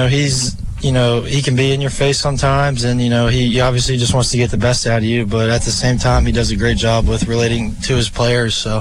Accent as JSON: {"language": "English", "town": "Richmond", "country": "United States", "tie": "born or raised there", "said": "I was just at home with my parents and a couple of my friends from my hometown in Richmond"}